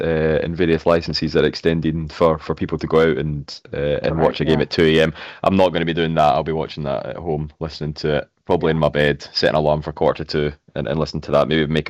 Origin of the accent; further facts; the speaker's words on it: Scotland, United Kingdom; being Scottish, living in Scotland